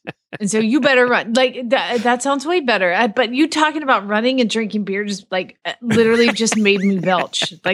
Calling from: Norman, Oklahoma, United States; coming at you from Norman, Oklahoma.

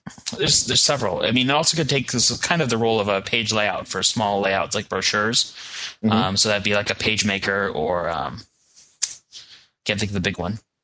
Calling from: Sherman, Texas, United States; North of Dallas in Sherman, Texas.

